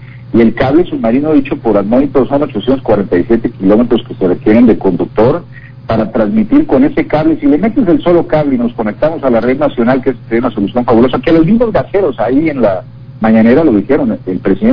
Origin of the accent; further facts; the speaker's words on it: Baja California Sur, Mexico; no le tienen amor y cariño a nuestra tierra, que nacimos y vivimos en Baja California